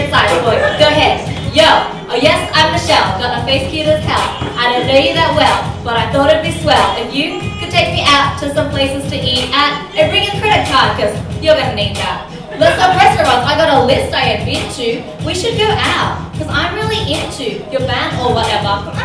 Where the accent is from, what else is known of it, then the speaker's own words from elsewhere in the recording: Sydney, New South Wales, Australia; I'm from Sydney.